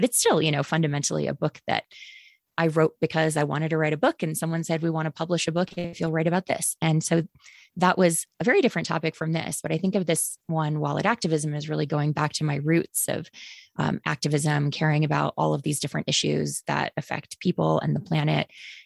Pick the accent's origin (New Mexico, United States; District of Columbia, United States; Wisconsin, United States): Wisconsin, United States; Green Bay; also born or lived in Southern US; I grew up mostly in Green Bay, Wisconsin, a wonderfully polluted paper mill town. And we moved around a bit. So I lived also in the South for some of my growing up years.